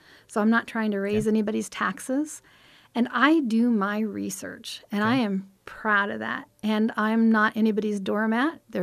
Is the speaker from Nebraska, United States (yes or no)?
yes; Nebraska, United States; also born or lived in McCook; Well, first of all, you should know that I'm a native Nebraskan. I was born in McCook, raised in rural Adams County.